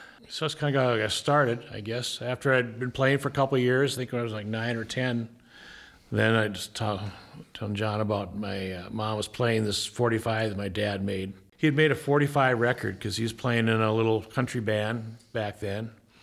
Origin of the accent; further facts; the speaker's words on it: Fargo, North Dakota, United States; I'm a fiddler from Fargo, North Dakota.